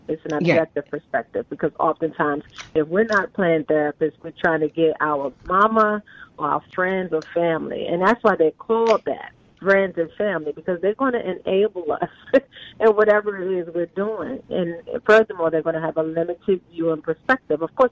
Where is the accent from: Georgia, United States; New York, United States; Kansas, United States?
New York, United States; Brooklyn; But honestly, like I'm from Brooklyn, New York, the projects of Brooklyn, New York.